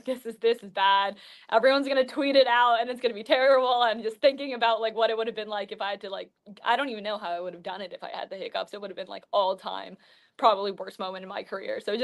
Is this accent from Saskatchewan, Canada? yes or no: no; Toronto, Ontario, Canada; I'm Canadian, so I'm from Toronto.